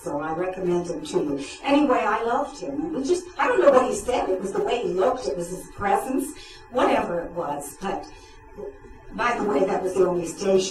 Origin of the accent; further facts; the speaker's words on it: Iowa, United States; That was the kind of thing I grew up with in Iowa, with my own people.